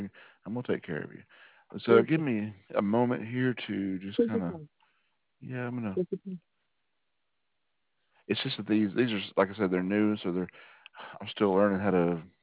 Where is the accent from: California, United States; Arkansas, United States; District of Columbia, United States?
Arkansas, United States; So I grew up in Arkansas, actually.